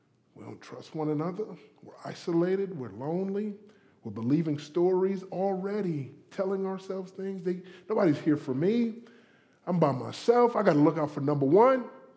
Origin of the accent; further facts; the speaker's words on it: Florida, United States; Now, listen, back in Florida, I'm from Florida, you know, eighth grade